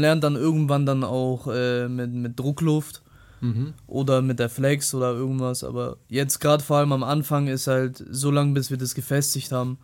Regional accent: Böblingen, Baden-Württemberg, Germany; Wo ich herkomme, ist ja hinter Stuttgart. Da Böblingen, da die Richtung.

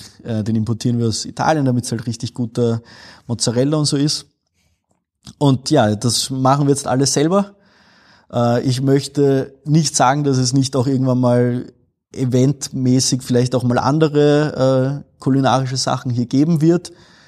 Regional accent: Vienna, Austria; now in Linz, Austria; ich als Wiener, also ich komme ja aus Wien, bin jetzt hier in Linz gelandet

